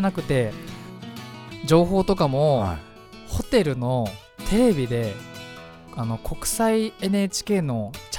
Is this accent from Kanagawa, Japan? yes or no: yes; Fujisawa, Kanagawa, Japan; 藤沢出身の俳優タレントとして活動する